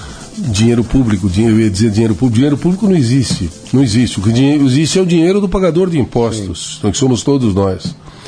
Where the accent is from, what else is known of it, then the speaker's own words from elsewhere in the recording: São Paulo, Brazil; nós vivemos pelo interior de São Paulo por 14 anos, viajando em circo, e mais tarde, parando numa cidade chamada Tupã, perto de Marília, Presidente Prudente, Araçatuba